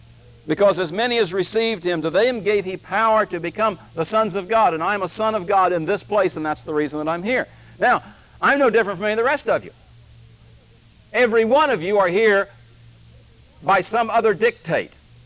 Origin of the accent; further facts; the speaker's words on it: Vero Beach, Florida, United States; also born or lived in Georgia / Texas / South Carolina; I was born and raised in Vero Beach, and I went to school in Georgia, and I did my graduate work in Texas, and I lived in South Carolina